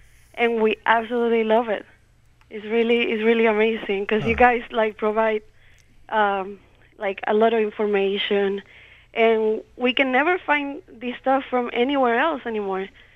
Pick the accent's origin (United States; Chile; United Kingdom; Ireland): Chile; And I'm from Chile. And in Chile, we also supported public radio.